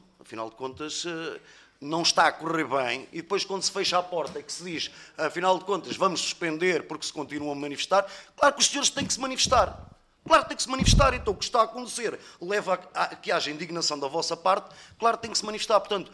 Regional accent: Portugal; como português

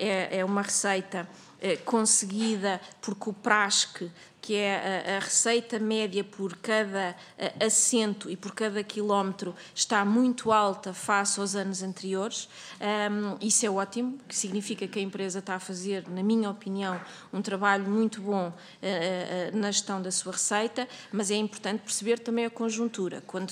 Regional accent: Portugal; como cidadã, como portuguesa

